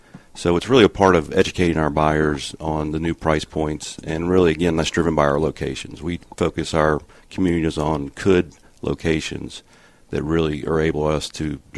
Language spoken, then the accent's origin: English; Atlanta, Georgia, United States; I was born and raised in Atlanta. I think one of the few remaining people that were raised here and still live here.